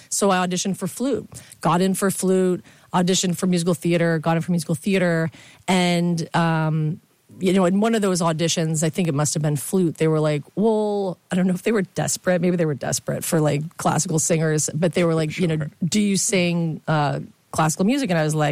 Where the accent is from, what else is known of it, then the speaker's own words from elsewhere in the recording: Clearwater, Florida, United States; All right, so I'm from Clearwater, Florida.